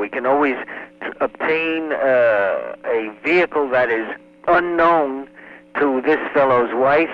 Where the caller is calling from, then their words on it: Queens, New York, United States; New York, Queens, New York.